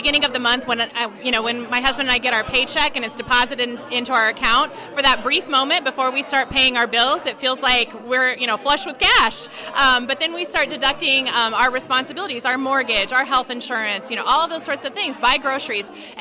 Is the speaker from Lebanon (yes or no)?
no; Iowa, United States; I grew up in Iowa. We fund education.